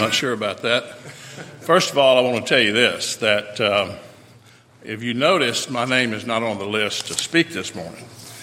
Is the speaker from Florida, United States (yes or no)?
no; Sylacauga, Alabama, United States; I grew up, I'm from Alabama. Don't want to talk about the ball game last week at all. But I'm from Sylacauga, Alabama.